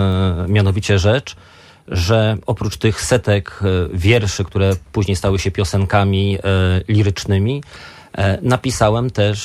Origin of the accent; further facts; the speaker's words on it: Gdańsk, Pomeranian Voivodeship, Poland; now in Mazovia, Poland; gdzieś na wsi mieszkam sobie na Mazowszu. Mam też oczywiście mieszkanie w Trójmieście, jestem gdańszczaninem, mieszkam czasami w Gdyni.